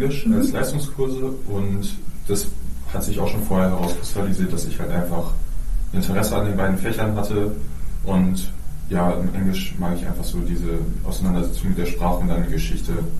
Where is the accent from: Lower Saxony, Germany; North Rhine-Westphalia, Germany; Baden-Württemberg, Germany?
Lower Saxony, Germany; Oldenburg; ich komme gebürtig aus Oldenburg und wohne auch seitdem mit meinen Eltern hier im Stadtteil Kruzenbusch. Und ich bin auch hier zur Schule gegangen